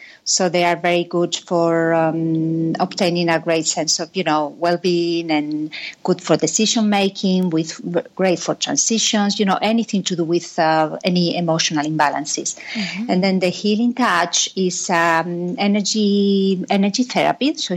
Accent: Madrid, Community of Madrid, Spain; English is a second language; I'm from Madrid originally, you know, a Spanish family, all my family is in Spain.

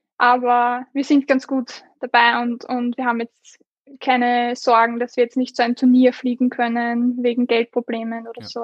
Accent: Austria; Ja, also bei uns in Österreich gibt es eigentlich nur einen richtigen Nationalteamstützpunkt

